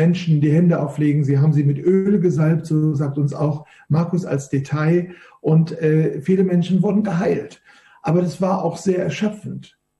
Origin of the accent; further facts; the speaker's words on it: Duisburg, North Rhine-Westphalia, Germany; Ich komme ja aus dem Flachland, ich komme ja aus Duisburg, einer der schönsten Städte Deutschlands